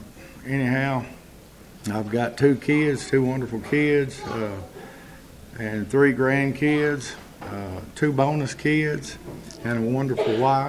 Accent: Elkton, Kentucky, United States; also born or lived in Pembroke; I was born in Pembroke, Kentucky, and my father was a late … my mother is … I live 5 miles north of Elkton. Been living there my whole life. Was raised on a farm.

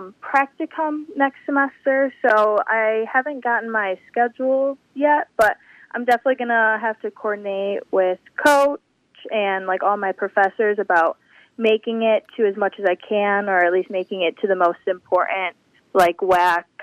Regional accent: Rockwood, Michigan, United States; I'm from Rockwood, Michigan, which is north of Monroe.

